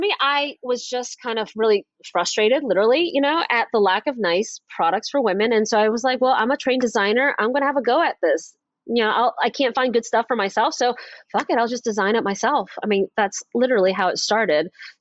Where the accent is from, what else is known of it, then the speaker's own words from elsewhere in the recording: Atlanta, Georgia, United States; Yeah, so first of all, I'm from Atlanta, and I went to school at Georgia Tech